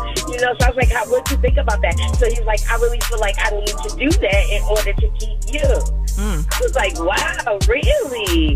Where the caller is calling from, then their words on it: Plainfield, New Jersey, United States; I'm calling from Plainfield, New Jersey.